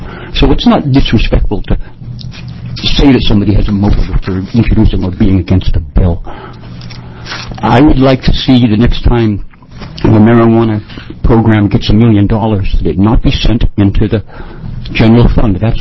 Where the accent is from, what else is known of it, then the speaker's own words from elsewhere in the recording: Williams, Oregon, United States; from Williams, Oregon, and I guess I'm a political activist.